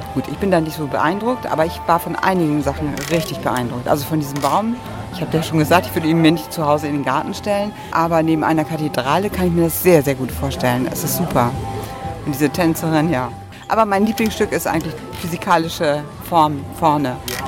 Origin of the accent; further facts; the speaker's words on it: Oldenburg, Lower Saxony, Germany; Nein, überhaupt nicht. Wir sind aus Oldenburg.